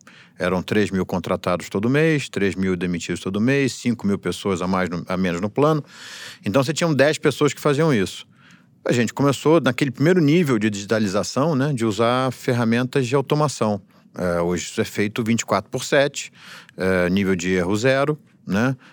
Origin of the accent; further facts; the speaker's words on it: Brazil; Esse é um desafio que, para mim, como brasileiro, é o que mais me preocupa.